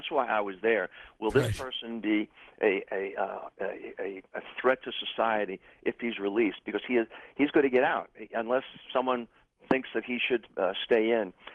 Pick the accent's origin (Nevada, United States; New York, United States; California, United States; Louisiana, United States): New York, United States; I said, "Man," I said, "I was raised in New York. It's expensive."